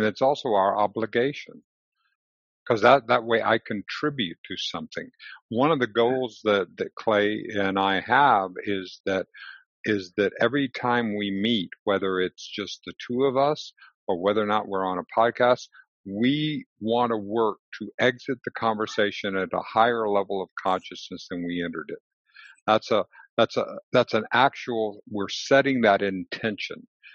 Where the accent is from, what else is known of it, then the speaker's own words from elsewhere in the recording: Mexico; now in United States; I'm an immigrant from Mexico, and I am so proud to be here and to be to be a citizen of this country.